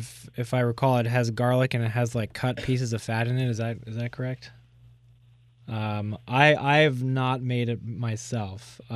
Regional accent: England, United Kingdom; born there; I was born in England, and we had what was called English bangers and these chipolatas

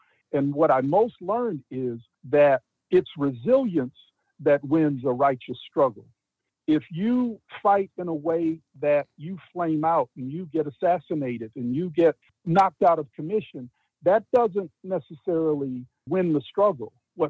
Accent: Texas, United States; And again, growing up in Texas, I never knew him. I never met him.

